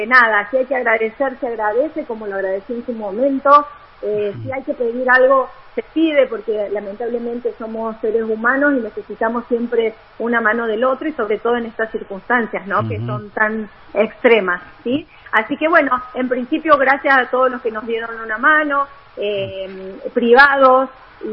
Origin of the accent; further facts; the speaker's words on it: Córdoba, Argentina; also born or lived in Tierra del Fuego; yo soy mitad cordobesa, mitad fueguina